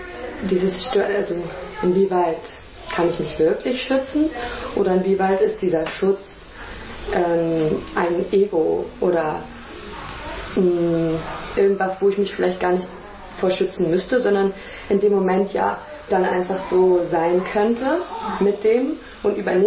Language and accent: German; Hamburg, Germany; ich könnte niemals in Berlin wohnen, ich komme aus Hamburg